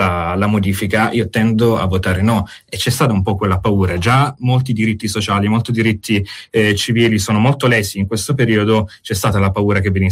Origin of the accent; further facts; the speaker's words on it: Calabria, Italy; io da calabrese ancora di più ne sono orgoglioso